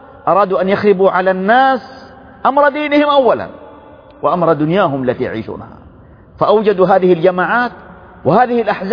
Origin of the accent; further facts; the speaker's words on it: Saudi Arabia; بلدنا المملكة العربية السعودية